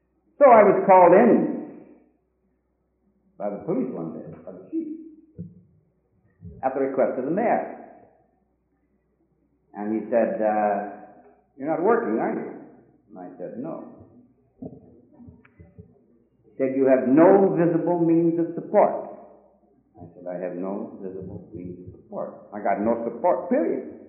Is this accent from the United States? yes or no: no; Vancouver, British Columbia, Canada; also born or lived in England; I was born in England. 1907. My parents came to Vancouver in 1910. So all my life is Vancouver. All I know is Canada and is Vancouver.